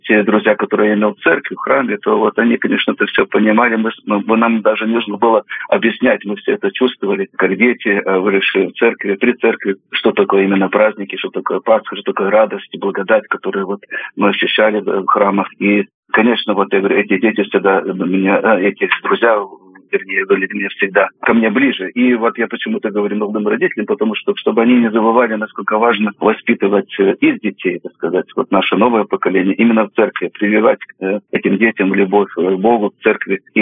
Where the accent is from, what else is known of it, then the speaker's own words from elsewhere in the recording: Australia; У меня самые, так сказать, лучшие воспоминания в детстве в Австралии.